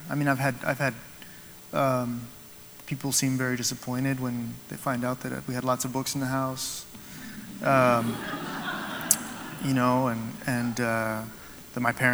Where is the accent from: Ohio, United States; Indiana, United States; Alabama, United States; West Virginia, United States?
Alabama, United States; What we had growing up in Alabama was a dozen or two dozen loosely connected families that would get together on certain Peruvian national holidays